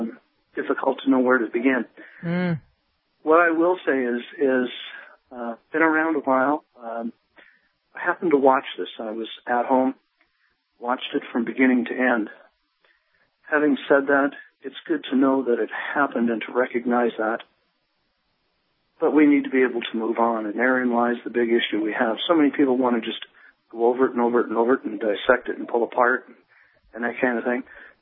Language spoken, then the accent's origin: English; Canada; moved away; And it was difficult, me being a Canadian coming down to this country, and my heritage is German.